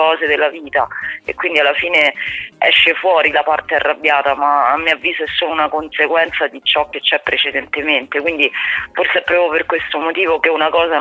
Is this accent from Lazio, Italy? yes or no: yes; Rome, Lazio, Italy; Romana de Roma, cosa dire?